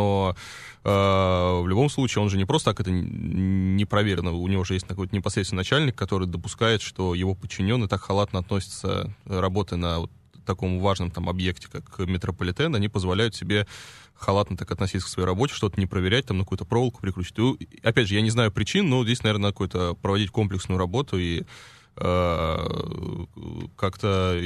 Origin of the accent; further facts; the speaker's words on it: Moscow, Russia; В Москве родился, в Москве вырос, учился и теперь